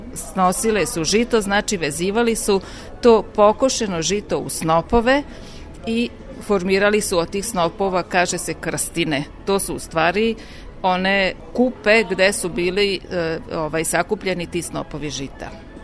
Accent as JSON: {"language": "Serbian", "town": "Subotica", "region": "Vojvodina", "country": "Serbia", "tie": "born or raised there", "said": "ja sam odrasla ovde u Subotici, u subotičkom kraju gde se održava dužijanca."}